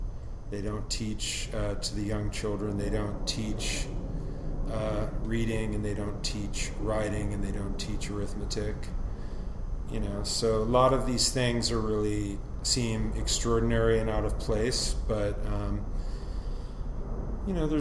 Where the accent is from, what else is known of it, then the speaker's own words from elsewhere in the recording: Los Angeles, California, United States; I grew up right near the corner of Chautauqua and PCH.